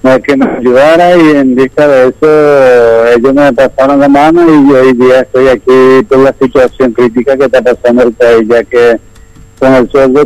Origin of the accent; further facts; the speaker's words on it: Minga Guazú, Alto Paraná, Paraguay; Yo soy de Alto Paraná, Minga Guazú, kilómetro 30 a Caraguay.